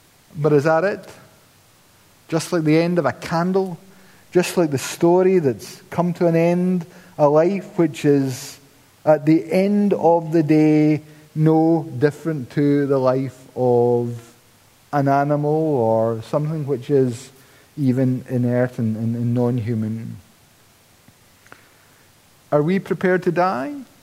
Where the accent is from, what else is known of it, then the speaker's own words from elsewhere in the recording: Paisley, Scotland, United Kingdom; And I'm from Paisley.